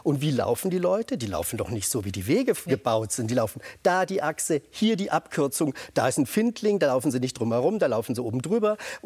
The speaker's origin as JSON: {"language": "German", "town": "Nürtingen", "region": "Baden-Württemberg", "country": "Germany", "tie": "born or raised there", "also_born_or_lived": "Berlin", "said": "Nein, ich bin in Berlin geboren. Ich bin in Baden-Württemberg, in Nürtingen, bin ich aufgewachsen und zur Schule gegangen."}